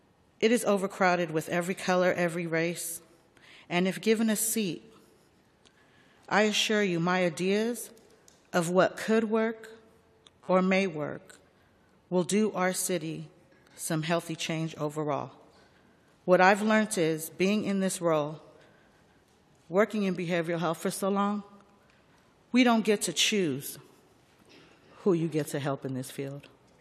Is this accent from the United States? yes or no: yes; San Francisco, California, United States; I am born and raised in San Francisco. I am a domestic violence survivor. I was raised in Geneva Towers, Patrol Hill neighborhood.